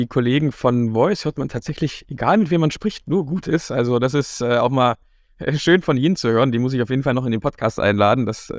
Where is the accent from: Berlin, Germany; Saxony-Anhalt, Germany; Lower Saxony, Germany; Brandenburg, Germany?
Saxony-Anhalt, Germany; Dessau; Also ich komme ja hier aus Dessau und Sachsen-Anhalt